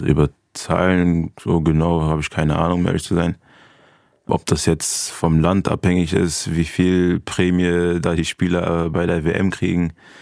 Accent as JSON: {"language": "German", "country": "Germany", "tie": "born there", "said": "ich bin ja in Deutschland geboren, bin deutscher Staatsbürger"}